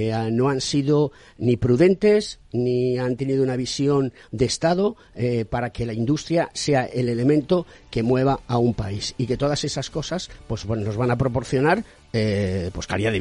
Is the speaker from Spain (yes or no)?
yes; Spain; No sé si somos la cuarta o quinta economía de la Unión Europea, no tengo el dato exacto, pero por ahí rondaremos.